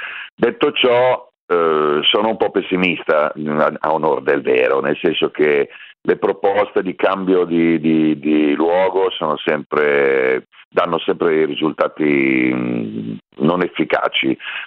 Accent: Milan, Lombardy, Italy; Io lo dico da milanese

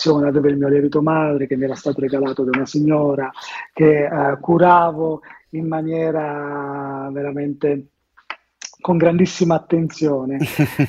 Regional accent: Gioia del Colle, Apulia, Italy; nel mio paese, Gioia del Colle, in provincia di Bari

